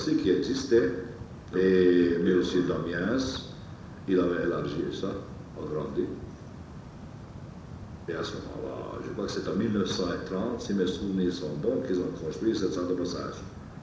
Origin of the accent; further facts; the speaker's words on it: Hungary; moved away; Ah, moi, je suis venu de Hongrie en 1956. Et alors, j'ai été recueilli par la Brassée à cette époque-là. Et depuis ça, depuis 1956, je suis là.